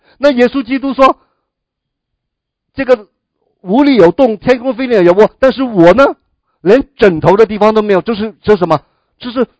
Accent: Hong Kong; 啊，我们香港人，你知道的吗？

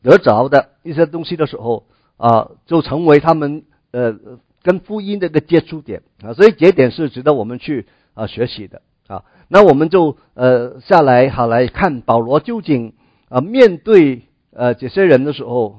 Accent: China; 他们可能跟我们中国人一样哈，宁愿拜错哈，不要放过哈

